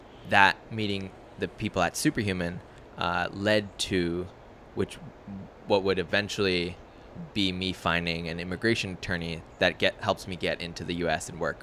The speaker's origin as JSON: {"language": "English", "town": "Toronto", "region": "Ontario", "country": "Canada", "said": "I'm the guy from Toronto that, you know, you know, tweeted out a selfie and you invited."}